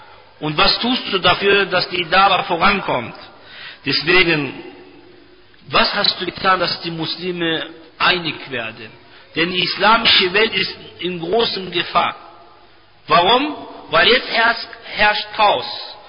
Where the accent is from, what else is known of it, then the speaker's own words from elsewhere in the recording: Turkey; German is a second language; ich gebe von meinem eigenen Land, wo ich lebe, wo ich herkomme und wo ich auch Besuche und Unterrichte dort organisiere